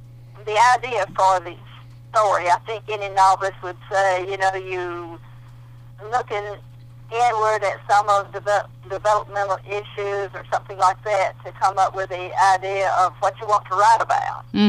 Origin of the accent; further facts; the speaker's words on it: Athens, Georgia, United States; I'm from Georgia. I've lived just outside of Athens, Georgia, where the University of Georgia is. And I grew up in this general area.